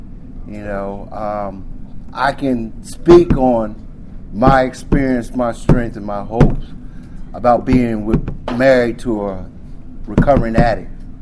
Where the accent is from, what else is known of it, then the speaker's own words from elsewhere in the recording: Frederick, Maryland, United States; I'm from the Frederick area.